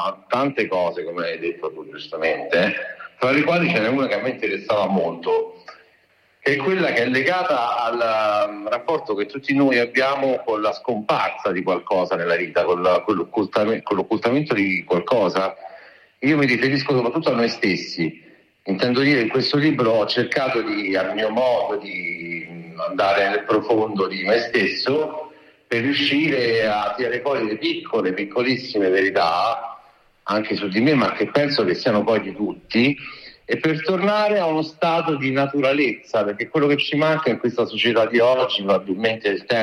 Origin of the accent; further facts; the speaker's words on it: Rome, Lazio, Italy; io sono un ragazzo, tra virgolette, 40 anni, però sempre un ragazzo, è vero, e abito a Roma, sono cresciuto completamente a Roma